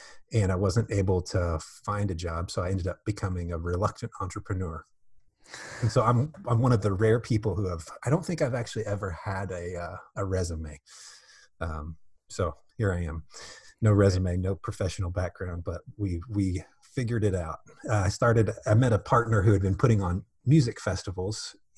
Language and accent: English; Indianapolis, Indiana, United States; So I'm mainly from Indianapolis.